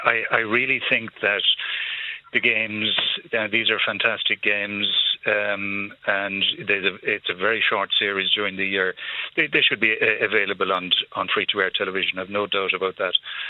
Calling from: Cork, Munster, Ireland; Hello, I'm calling from Cork City.

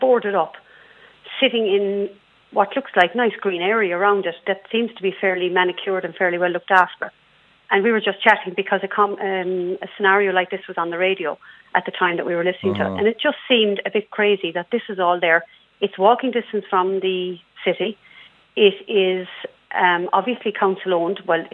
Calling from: Cork, Munster, Ireland; I'm obviously not from Dublin, I'm calling from Cork

